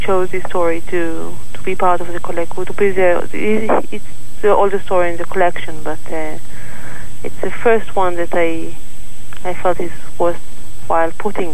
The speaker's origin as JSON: {"language": "English", "country": "Israel", "second_language": "English", "moved": "as an adult", "lives_now": "England, United Kingdom", "said": "No, I'm from Israel. I'm only been living for 2 years now. I moved just because of some... my husband work here, but I consider myself from Israel. I can't say that I'm from England."}